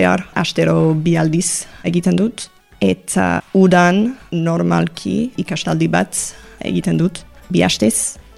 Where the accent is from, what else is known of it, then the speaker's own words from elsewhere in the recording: Canada; Basque is a second language; now in Bayonne, France; Kanadakoa naiz. Euskal Herrian bizi naiz bara 8 urte orain. Eta euskara ikasten hasi nintzen duela bi urte, aika gau eskolan. Eta okina naiz, hemen Baionan